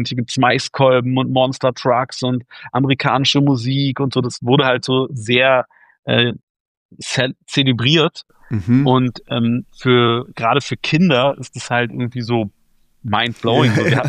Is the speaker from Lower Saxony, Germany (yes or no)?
no; Berlin, Germany; Und da sieht man die Liegewiese am Schlachtensee, wo ich groß geworden bin.